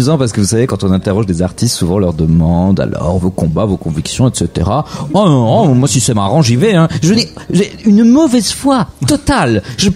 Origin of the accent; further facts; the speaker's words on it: Bourgogne-Franche-Comté, France; je suis de Franche-Comté. Alors si vous voyez cette espèce d'endroit de No Man's Land entre l'Alsace et la Bourgogne, pas très loin de la Suisse, voilà, où nous avons un accent un peu belge, nous dit-on parfois.